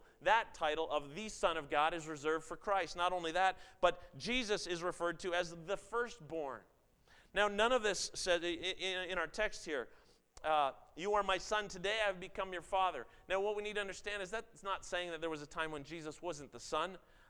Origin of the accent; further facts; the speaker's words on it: Toronto, Ontario, Canada; I grew up in the Toronto area